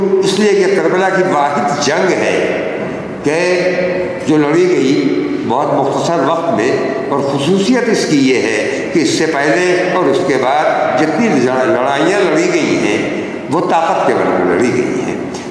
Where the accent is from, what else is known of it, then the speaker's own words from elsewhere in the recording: India; میری عمر تقریباً 75 سال ہو گئی ہے، میں ہندوستان کا رہنے والا ہوں، میں نے اپنے ملک میں دیکھا ہے